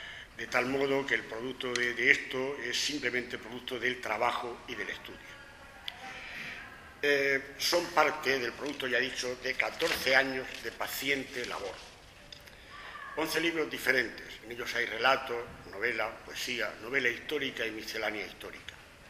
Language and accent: Spanish; Murcia, Region of Murcia, Spain; born there; now in Totana, Spain; Nací en Murcia... y hace 26 o 27 años que vivo en Totana.